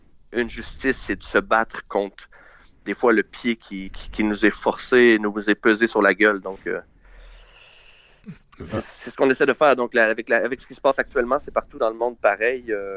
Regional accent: Orsainville, Quebec, Canada; Moi, je viens d'une petite banlieue de Québec qui s'appelle Orsainville. Je croyais jamais partir de mon garage d'Orsainville et vivre ça.

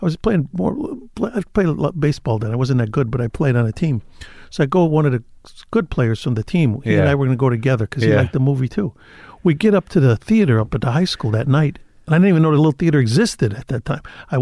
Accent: Cicero, Illinois, United States; especially growing up in Cicero, a lot of the kids I went to school with, their fathers were.

